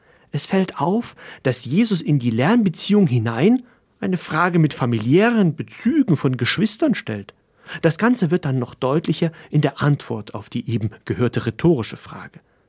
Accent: Chemnitz, Saxony, Germany; Schließlich ist meine Heimatstadt Chemnitz in Sachsen keine Karnevalshochburg.

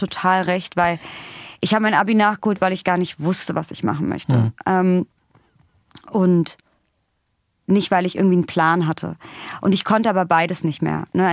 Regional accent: Berlin, Germany; first language Russian; German is a second language; also born or lived in Vienna, Austria; Eltern kommen aus der ehemaligen Sowjetunion. Meine Mutter aus dem Aserbaidschan, mein Vater aus Georgien. Zu Hause haben wir Russisch gesprochen. Geboren bin ich in Wien, aufgewachsen in Berlin.

